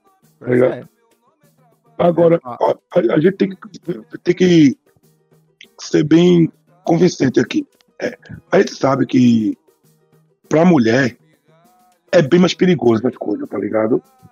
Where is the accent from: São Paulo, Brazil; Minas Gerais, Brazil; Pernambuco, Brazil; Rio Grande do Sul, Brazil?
Pernambuco, Brazil; Recife; Não, mano, sou de Recife.